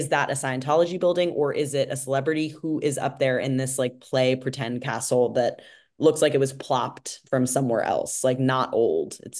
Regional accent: New York, United States; And it would be as a New Yorker, I feel like I can say this from experience, it would be more comfortable, it would be safer, it would be a better vibe if there was more integration.

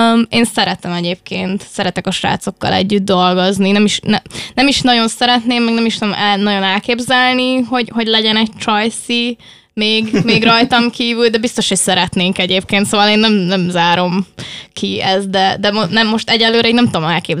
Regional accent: Kecskemét, Bács-Kiskun, Hungary; én egyébként kecskeméti vagyok

